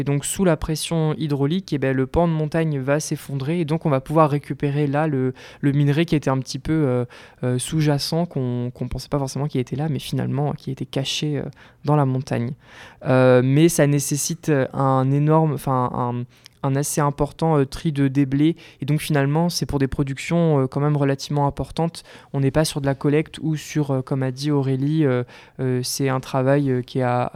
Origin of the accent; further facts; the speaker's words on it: Nouvelle-Aquitaine, France; qui a été retrouvé chez moi en Charente